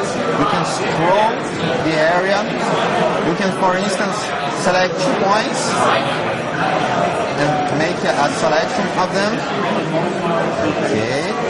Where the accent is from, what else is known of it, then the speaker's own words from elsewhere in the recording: Brazil; I'm from Brazil.